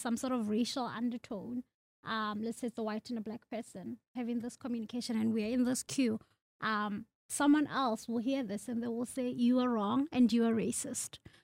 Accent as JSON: {"language": "English", "country": "South Africa", "tie": "born or raised there", "said": "I grew up in South Africa. I'm from a village."}